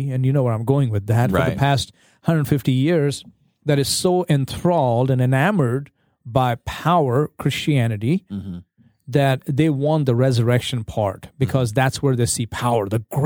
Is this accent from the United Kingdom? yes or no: no; India; English is a second language; now in United States; Easter growing up in India, it was never bright colors.